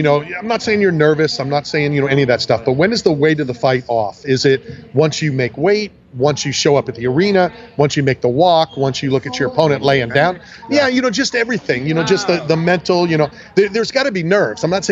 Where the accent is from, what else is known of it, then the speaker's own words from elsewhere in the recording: Philadelphia, Pennsylvania, United States; You know I'm from Philly, right? You know, so yeah, I want to find a good cheesesteak place.